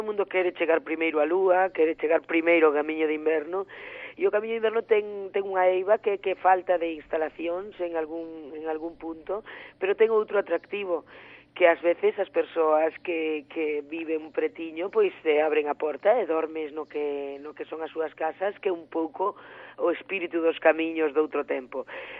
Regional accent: Galicia, Spain; como galega do terruño

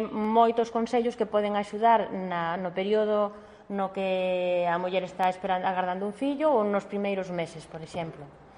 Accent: Galicia, Spain

